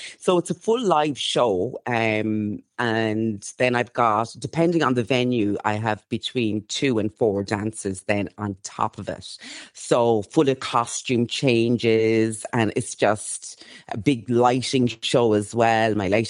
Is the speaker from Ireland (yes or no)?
yes; Cobh, Munster, Ireland; growing up in Ireland, I was adopted. So I was a black girl growing up in Cove, in Cork. And I'm half Irish, half Jamaican.